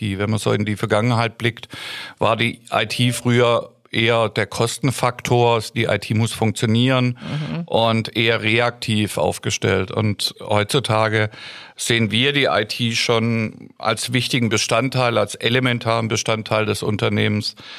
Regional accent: Stuttgart, Baden-Württemberg, Germany; Ich bin ja ursprünglich aus Stuttgart

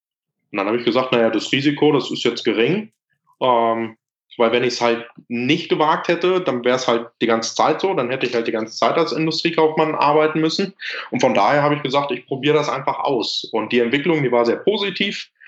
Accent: Lüdenscheid, North Rhine-Westphalia, Germany; Hier in Lüdenscheid, wo ich herkomme

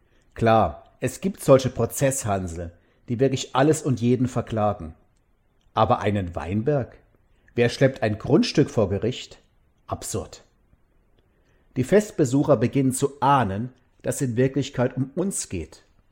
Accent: Mosbach, Baden-Württemberg, Germany; Auch in meiner Heimatstadt Mosbach haben die Leute früher Wein angebaut, auf den Hängen über der Stadt.

